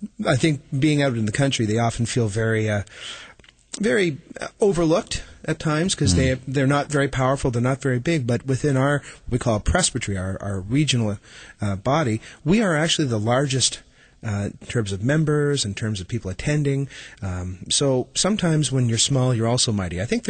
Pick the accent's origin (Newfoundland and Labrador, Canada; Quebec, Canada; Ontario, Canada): Quebec, Canada; Montreal; born there; now in Kempville, Canada; I was born in Montreal, but ended up in Kempville, and that's my home base, basically.